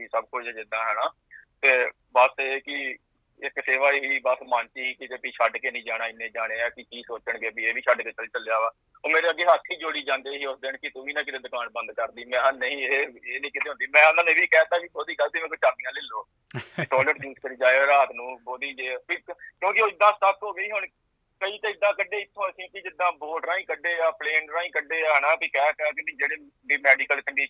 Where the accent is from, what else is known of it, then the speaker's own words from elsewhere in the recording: Amritsar, Punjab, India; ਮਾਝੇ ਦਾ ਜੀ, ਮੈਂ ਆਪਣਾ ਰਾਜਸਥਾਨ ਸੀ ਤੋਂ ਬਿਲੋਂਗ ਕਰਦਾ ਜੀ, ਅੰਮ੍ਰਿਤਸਰ ਤੋਂ